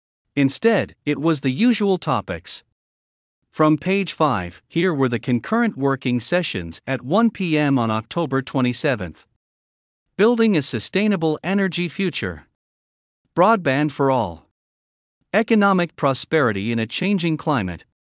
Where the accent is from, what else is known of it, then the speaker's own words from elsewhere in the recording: Wayne, Michigan, United States; I grew up in Wayne, Michigan, a factory town where the belching smokestacks advertised good, high-paying jobs for everybody, even a high school dropout.